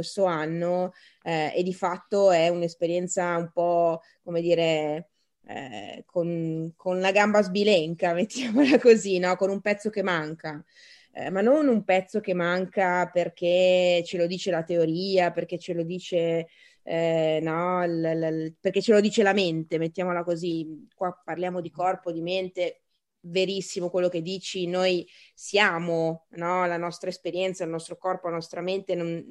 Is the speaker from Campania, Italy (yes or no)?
no; Milan, Lombardy, Italy; Noi che come dire, siamo milanesi, come di quelli incastonati proprio nel naviglio